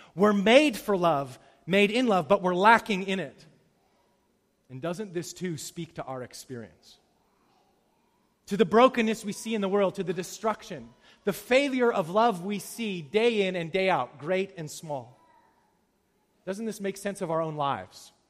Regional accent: Canada; I felt good about that one because I'm Canadian. I'm not rude.

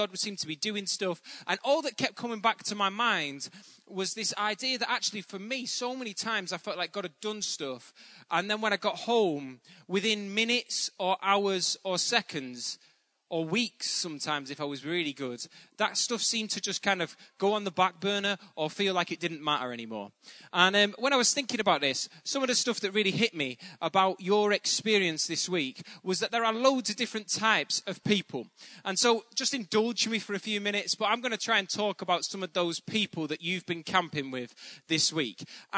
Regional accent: North West England, United Kingdom; I'm from Bolton, which is about 12 miles outside of Manchester. So I am from the north, which I view as a good thing. Unfortunately, some of you may struggle to understand my accent.

